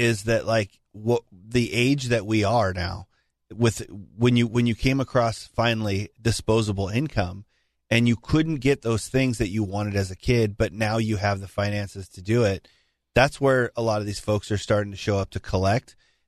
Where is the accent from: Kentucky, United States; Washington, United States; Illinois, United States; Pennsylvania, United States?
Washington, United States; I grew up in the Pacific Northwest.